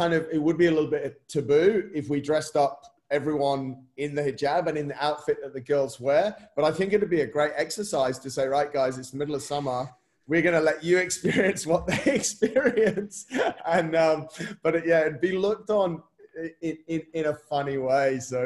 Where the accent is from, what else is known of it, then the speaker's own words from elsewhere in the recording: England, United Kingdom; I mean, being English, a lot of people would say you probably enjoyed the social afterwards